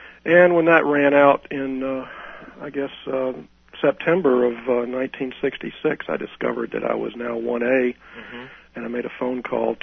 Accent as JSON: {"language": "English", "town": "Gainesville", "country": "United States", "tie": "born or raised there", "said": "Well, Gainesville's then, back in the 50s and 60s, is a lot different than it is now. It was a small town."}